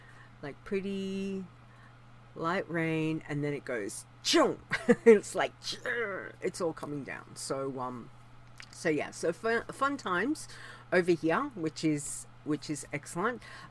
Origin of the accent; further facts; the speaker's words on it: Australia; Yes, I'm Australian